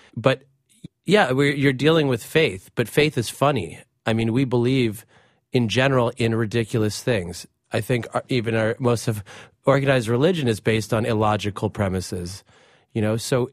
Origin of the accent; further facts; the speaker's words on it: United States; Growing up in America, I too had a lot of questions.